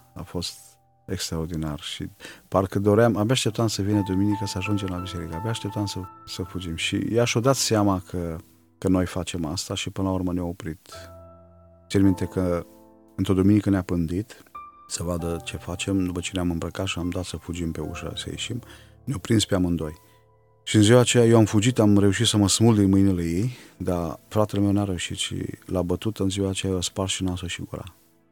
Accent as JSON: {"language": "Romanian", "town": "Orșova", "region": "Mehedinți County", "country": "Romania", "tie": "born there", "said": "M-am născut în Orșova, este un oraș la vreo 200 de kilometri de Timișoara, aproape de Băile Herculane."}